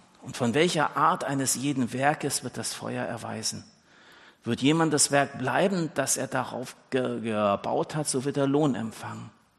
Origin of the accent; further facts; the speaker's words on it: Frankfurt, Hesse, Germany; ich habe meine Kindheit halt in Frankfurt verbracht